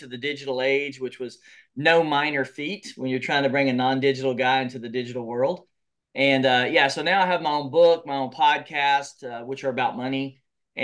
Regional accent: Nashville, Tennessee, United States; I am from Nashville, Tennessee, or just south of Nashville, native Nashvilleian, as they say.

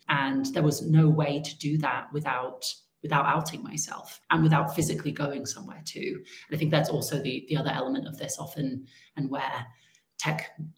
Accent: England, United Kingdom; moved away as an adult; now in United States; I transitioned while I was in the US. So I'm like, even though I grew up in England, hence the accent, most of my adult life, most of my transness and queerness has been centered in America.

